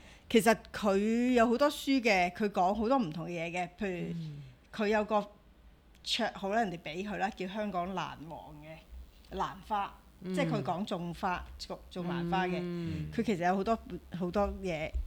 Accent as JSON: {"language": "Cantonese", "country": "China", "said": "不過對於我哋中國人嚟講咧，我哋嘅比較咧早熟嘅"}